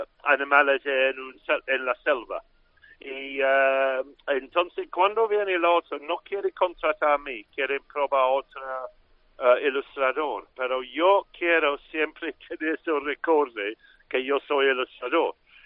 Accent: Scotland, United Kingdom; Spanish is a second language; now in London, United Kingdom; Yo soy escocés, es decir, soy británico, pero no soy inglés.

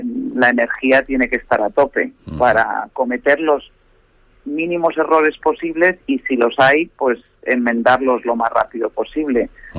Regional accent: Pelayos del Arroyo, Castile and León, Spain; yo no soy segoviana, soy mitad madrileña, mitad americana por padres, pero me he criado desde que tengo uso de razón en los campos de Pelayos del Arroyo, ahí muy cerca de Sotosalvos, sí.

